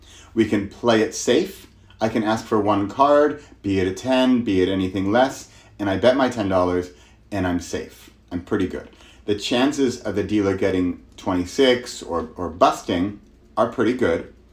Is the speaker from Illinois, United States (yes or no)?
no; California, United States; Now, I grew up in California, and as a kid, we used to go to Las Vegas quite a bit.